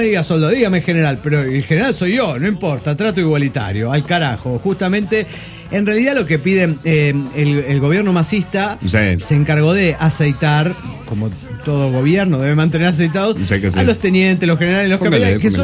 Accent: Santa Rosa, La Pampa, Argentina; now in Córdoba, Argentina; Yo soy pampiano. Y Córdoba Capital, donde vivo ya hace 5 años y estudio. A causa de mis repetidos viajes desde Santa Rosa

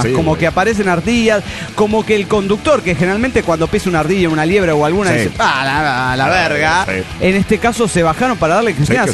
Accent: Tarija, Bolivia; Y ahora, en el mes de febrero, retorno a mi tierra, Tarija.

